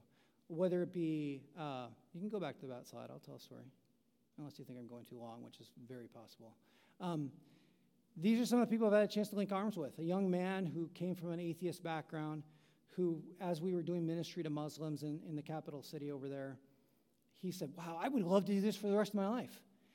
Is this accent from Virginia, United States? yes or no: no; Iowa, United States; I'm a small-town Iowa kid. Yeah, I grew up in Iowa City for a while, but then I went to a small town.